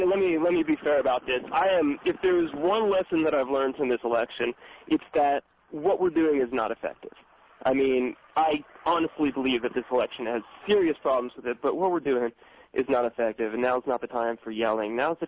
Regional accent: Austin, Texas, United States; But I'm from Austin, Texas. I'm pretty active politically.

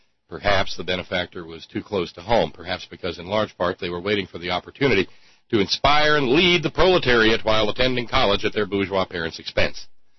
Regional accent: Massachusetts, United States; also born or lived in Texas; In my home state, Massachusetts, I knew more than a few people who considered Southerners ignorant because of their accents. Conversely, when I moved to Texas, people would remark that I sounded like a Kennedy.

